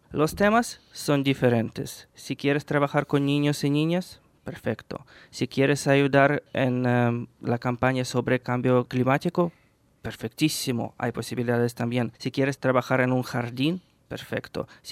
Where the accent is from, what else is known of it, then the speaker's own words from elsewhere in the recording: Ukraine; accent: Ukrainian; Spanish is a second language; Por cierto, soy ucraniano, por eso tengo este acento maravilloso.